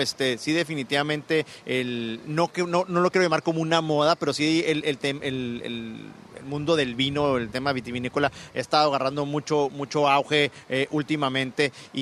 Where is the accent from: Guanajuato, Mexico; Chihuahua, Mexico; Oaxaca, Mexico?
Chihuahua, Mexico; dicen que en Chihuahua tenemos dos estaciones, nada más, la del tren y verano.